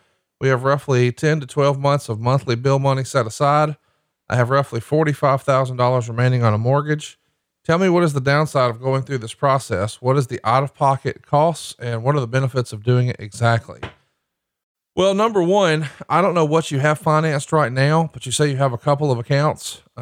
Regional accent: Alabama, United States; But again, I'm a hillbilly from Alabama, a white dude.

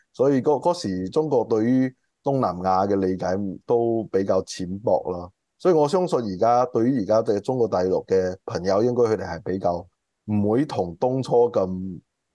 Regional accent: Malaysia; 我係一個馬來西亞人。不過我要點樣解釋呢？馬來西亞係我嘅國家，我係馬來西亞嘅國民，我係一個愛國忠於我國家嘅馬來西亞嘅華人。

